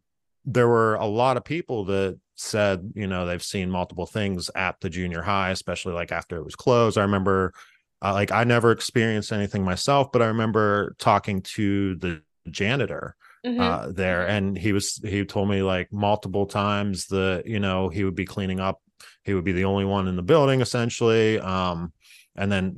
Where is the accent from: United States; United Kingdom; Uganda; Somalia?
United States; Freeport, Pennsylvania; And, you know, I grew up in Freeport, which is a very small town. I think the population right now is like 1700.